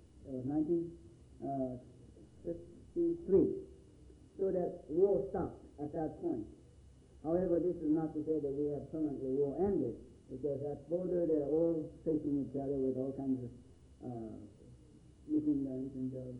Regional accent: South Korea; English is a second language; and by the way, I come from South. So, don't worry about my propaganda.

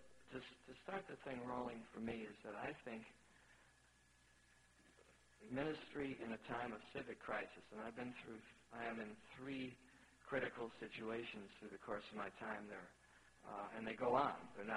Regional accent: New York, United States; As a New Yorker and as one who has had really his entire pastoral ministry and adult life spent in one place.

